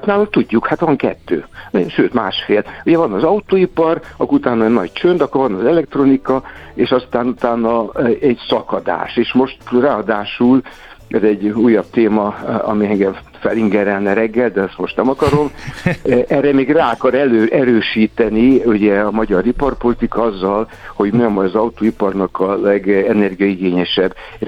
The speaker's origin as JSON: {"language": "Hungarian", "town": "Miskolc", "region": "Borsod-Abaúj-Zemplén", "country": "Hungary", "said": "Én miskolci vagyok, és az is fejlődik"}